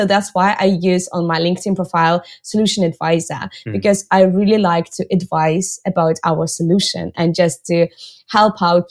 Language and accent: English; Russia; English is a second language; now in Barcelona, Spain; as you mentioned, and I'm based in Barcelona, but I'm originally from Russia. I've been based in Spain for a bit more than 5 years. I'm bilingual, I think, in English, Russian, and also I'm pretty fluent in Spanish.